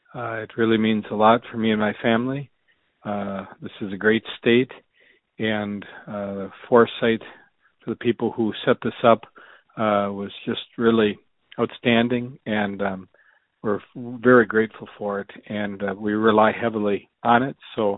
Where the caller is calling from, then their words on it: Wasilla, Alaska, United States; I'm calling from Wasilla